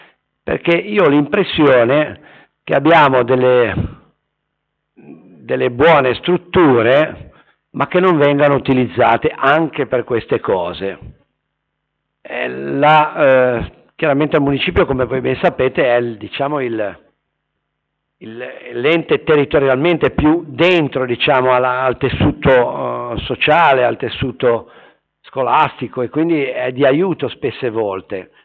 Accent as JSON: {"language": "Italian", "region": "Liguria", "country": "Italy", "said": "io provengo dalla Val Bisagno"}